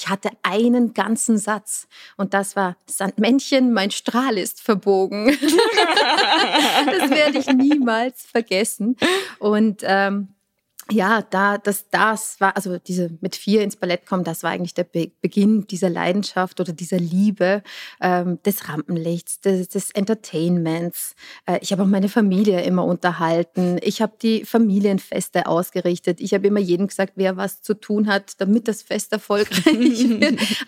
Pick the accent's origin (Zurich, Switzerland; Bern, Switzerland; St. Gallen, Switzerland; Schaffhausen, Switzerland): St. Gallen, Switzerland; Und ich habe mit 4 angefangen, Ballett zu tanzen in der Schweiz, in St. Gallen